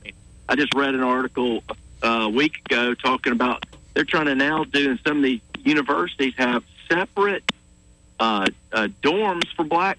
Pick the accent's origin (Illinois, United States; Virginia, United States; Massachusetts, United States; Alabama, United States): Alabama, United States; Montgomery; I was born and raised in Montgomery, but going there and seeing family and friends in Selma over the years